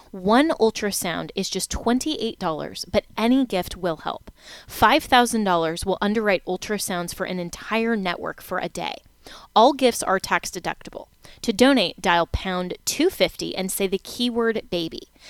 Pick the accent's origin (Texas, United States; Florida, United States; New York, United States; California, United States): Florida, United States; including my home state of Florida